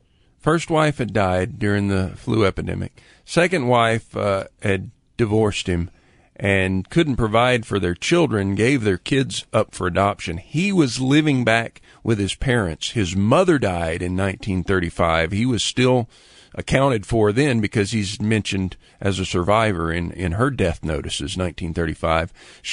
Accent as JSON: {"language": "English", "town": "Lakeland", "region": "Florida", "country": "United States", "tie": "born or raised there", "said": "a newspaper from Lakeland, Florida, my hometown, in the 1890s. We had some family that had already come to Lakeland by 1890"}